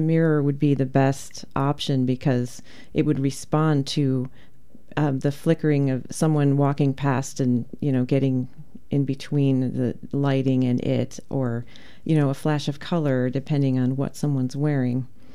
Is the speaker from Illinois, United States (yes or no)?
yes; Chicago, Illinois, United States; I am. I'm from the Chicago area.